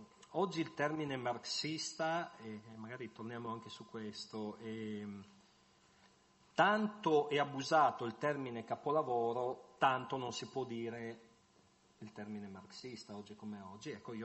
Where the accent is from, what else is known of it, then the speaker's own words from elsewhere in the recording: Pordenone, Friuli-Venezia Giulia, Italy; born there; io mi sento friulanissimo, però sono nato a Pordenone.